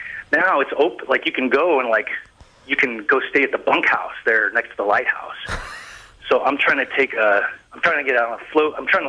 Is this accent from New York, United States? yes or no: no; Denver, Colorado, United States; No, I spent a good part of my life growing up in Denver, and like, you know, I love the fact, you know, I can go and see my family there